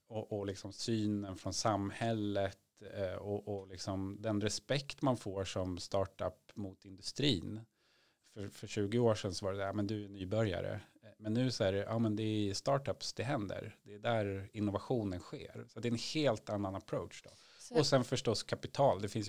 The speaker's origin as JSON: {"language": "Swedish", "town": "Uppsala", "region": "Uppsala County", "country": "Sweden", "tie": "born or raised there", "said": "när jag växte upp i Uppsala"}